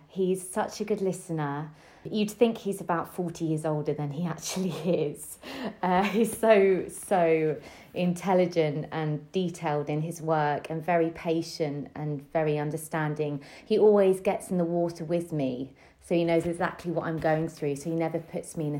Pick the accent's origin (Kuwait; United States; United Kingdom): United Kingdom; Brighton, South East England; I'm from Brighton, so I was really intrigued.